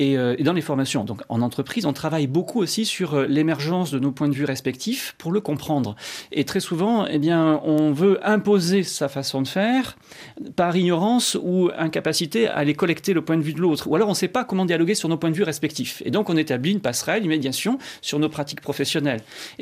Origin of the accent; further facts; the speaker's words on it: Lourdes, Occitanie, France; also born or lived in Toulouse / Paris; j'habite Paris moi-même et je viens d'une petite ville des Hautes-Pyrénées, de Lourdes. J'ai étudié à Toulouse.